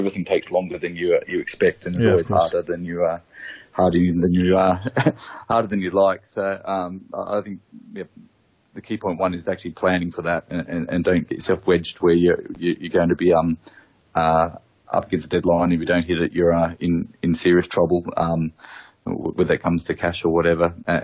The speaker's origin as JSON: {"language": "English", "town": "Bonnie Doon", "region": "Victoria", "country": "Australia", "tie": "born or raised there", "said": "I grew up in Bonnie Doon, and there's a film called The Castle that makes fun of my hometown about how simple the folk are."}